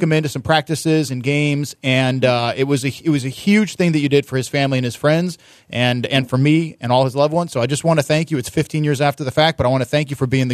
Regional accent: Seattle, Washington, United States; In your time in Seattle, so I'm from Seattle

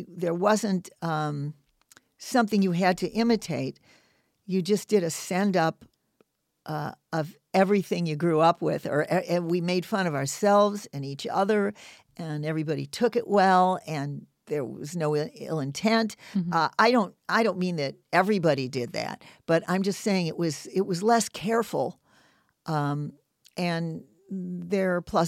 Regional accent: Chicago, Illinois, United States; now in Los Angeles, United States; I grew up in Chicago and I first took classes at Second City.

